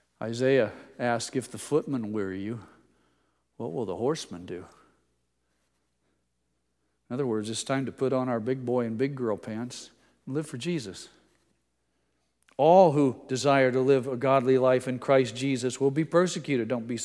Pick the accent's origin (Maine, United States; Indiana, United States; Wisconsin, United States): Indiana, United States; And then I said, I'm from southern Indiana.